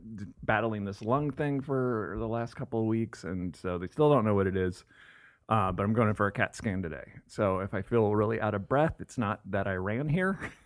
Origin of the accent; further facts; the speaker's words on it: East Coast, United States; I grew up on the East Coast and hate snow.